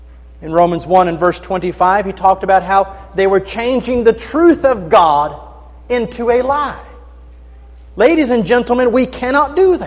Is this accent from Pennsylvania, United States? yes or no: no; Kentucky, United States; I'm from Kentucky, so it seems that a lot of people assume that I have to know basketball fairly well